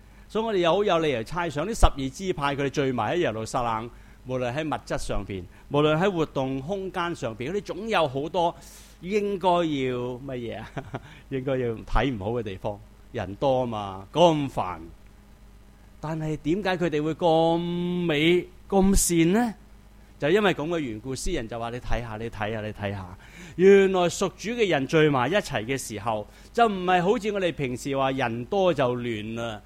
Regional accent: Hong Kong; 他们真的仍看见我们香港人在排上去

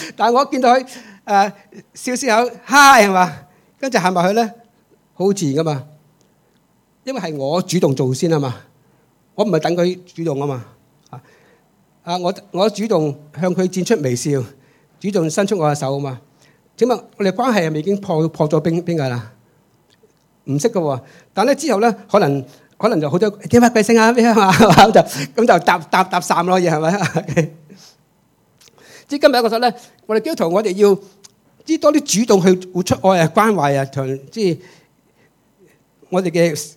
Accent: China; 當然啦，我中國人梗係撐好啦

